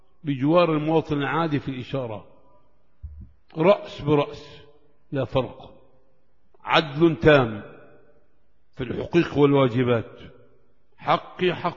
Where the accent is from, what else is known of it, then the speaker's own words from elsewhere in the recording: Egypt; أنا آمن، لا آمن في بلدي مصر